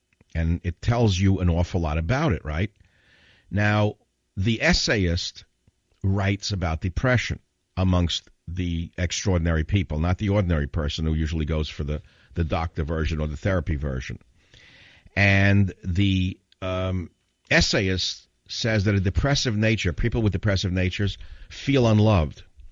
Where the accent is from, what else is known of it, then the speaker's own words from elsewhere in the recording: United States; I mean, I'm proud of being an American. I'm an immigrant son, and I love this country